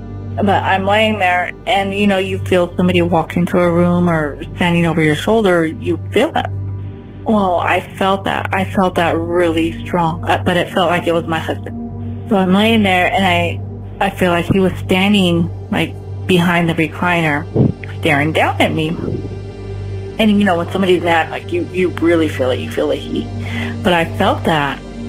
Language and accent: English; Phoenix, Arizona, United States; I'm from Phoenix, Arizona.